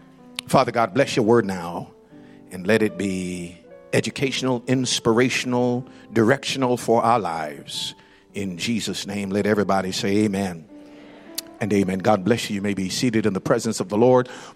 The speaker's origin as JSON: {"language": "English", "region": "Clarendon", "country": "Jamaica", "said": "I say, I'm from South Clarendon, Jamaica. But I got a little Alabama in me."}